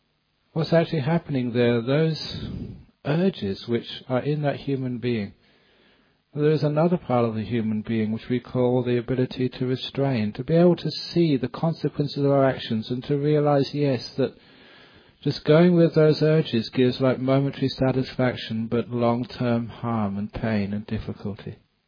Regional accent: England, United Kingdom; I come from England.

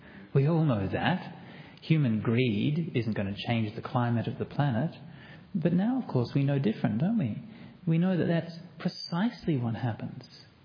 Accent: Australia; So there are many things about being Australian that I'm very proud of.

